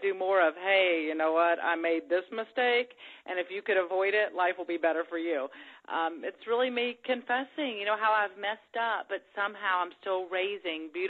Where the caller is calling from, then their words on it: Atlanta, Georgia, United States; I am in Atlanta, Georgia, and we had some big rains, but things are looking okay this morning.